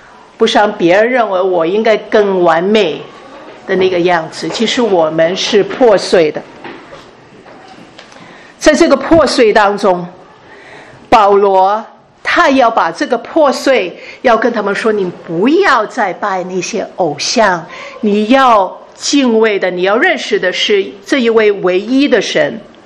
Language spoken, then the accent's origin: Chinese; Hong Kong; 我这样的人，我是从香港来的